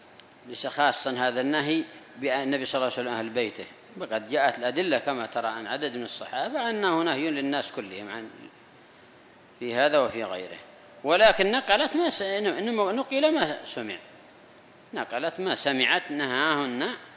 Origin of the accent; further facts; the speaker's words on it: Yemen; مثلا دبية إذا كان كذا تسمى عندنا في اليمن، يمخض فيها ويجعل فيها السمن